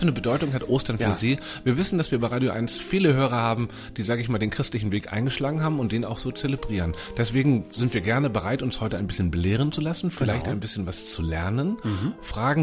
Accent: Hamburg, Germany; born there; ich bin in Hamburg geboren, ich bin neben dem Volksparkstadion, so hieß es damals noch.

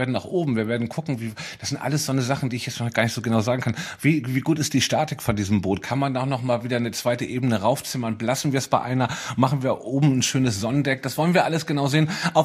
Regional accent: Hamburg, Germany; Ja, Hamburg ist immer noch meine Heimatstadt.

